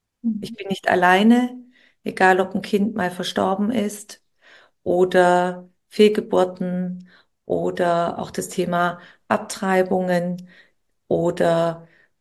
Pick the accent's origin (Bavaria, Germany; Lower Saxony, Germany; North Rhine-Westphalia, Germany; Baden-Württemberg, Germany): Baden-Württemberg, Germany; Ich komme aus dem Schwäbischen